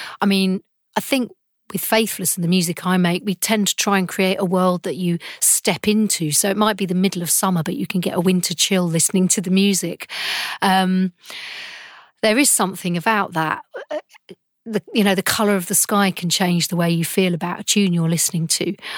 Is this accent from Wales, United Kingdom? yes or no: no; London, United Kingdom; I was born and brought up in London. This is my hometown, my amazing city, harsh city, cruel city, but also a pretty brilliant place to live in many ways.